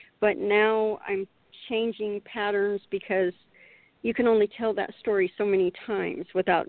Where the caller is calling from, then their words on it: Oklahoma, United States; Oklahoma.